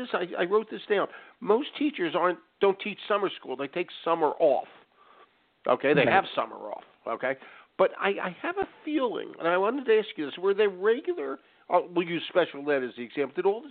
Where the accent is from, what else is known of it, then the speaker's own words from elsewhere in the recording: Philadelphia, Pennsylvania, United States; accent: Philly; Okay, that's my Philly accent popping out, all that sort of stuff.